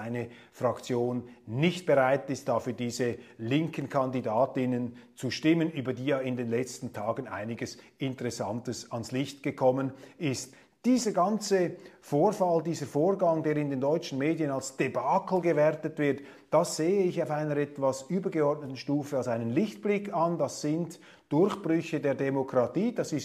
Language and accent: German; Switzerland; sage allerdings als Schweizer, bin ja nicht wahlberechtigt in der Bundesrepublik.